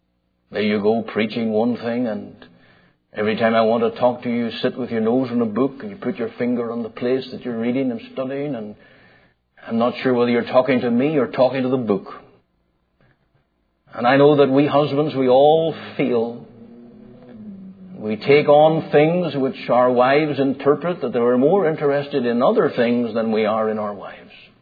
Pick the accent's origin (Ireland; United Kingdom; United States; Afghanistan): Ireland; I'm Irish, and I come from a part of the world where teasing's a way of life.